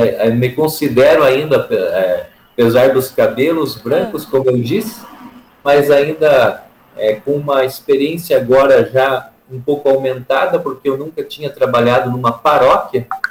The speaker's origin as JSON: {"language": "Portuguese", "town": "Rebouças", "region": "Paraná", "country": "Brazil", "tie": "born or raised there", "said": "Então, eu sou natural de Rebouças, então é bem pertinho aí de União da Vitória também"}